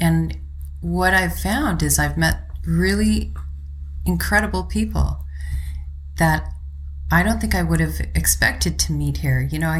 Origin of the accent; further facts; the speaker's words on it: Victoria, British Columbia, Canada; I came from Victoria